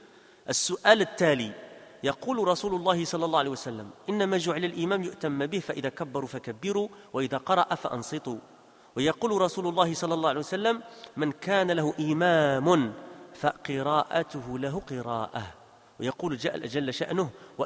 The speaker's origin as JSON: {"language": "Arabic", "country": "Saudi Arabia", "said": "الفتوى من اللجنة الدائمة عندنا في المملكة العربية السعودية"}